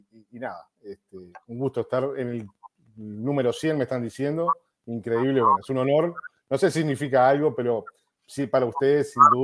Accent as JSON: {"language": "Spanish", "region": "Montevideo", "country": "Uruguay", "tie": "born or raised there", "said": "Tengo 48 años. Yo nací en Montevideo, en la capital de Uruguay, en un barrio que se llama Bellavista. Y después, bueno, me mudé para otro barrio que se llama Pocito, más cerca de la costa del Río de la Plata."}